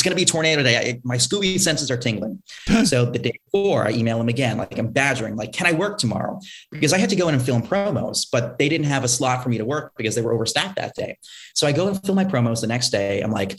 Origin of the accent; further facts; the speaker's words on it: Massachusetts, United States; Cape Cod, Mass. So I went to a little tiny charter school on Cape Cod called the Sturgis Charter Public School.